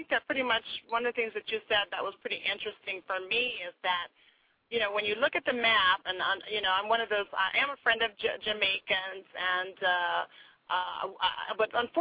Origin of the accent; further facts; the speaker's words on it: United States; And I think that as an American, you just, you know, go by the things that the media gives you.